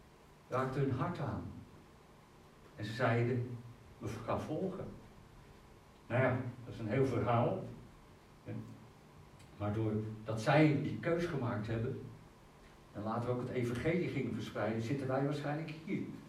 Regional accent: Zeist, Utrecht, Netherlands; now in Nijkerk, Netherlands; Ik ben geboren in Zeist. Ik ben opgegroeid. Ik heb er jaren gewoond. Naar school geweest. Voetbalvereniging. Noem maar op. Kerk. Alles. En toch in die 4 jaar, 5 jaar dat we nu in Nijkerk wonen

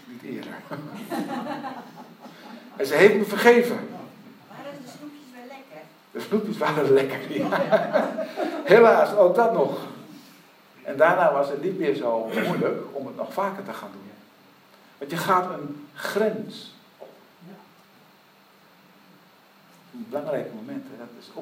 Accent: Haaksbergen, Overijssel, Netherlands; born there; moved away as an adult; Ik liet Haaksbergen, mijn geboorteplaats, achter mij en ik verhuisde letterlijk naar Boskoop.

